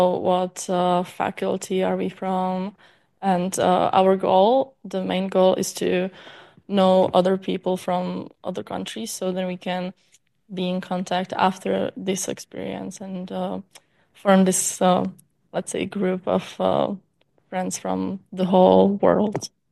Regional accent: Czechia; English is a second language; I'm from Czechia.

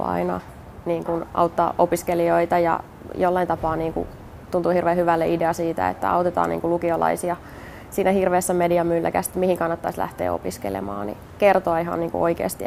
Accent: Jyväskylä, Central Finland, Finland; No mä oon Jyväskylästä kotoisin ja mulle oli hirveän helppo valinta tulla omaa kaupunkiin opiskelemaan.

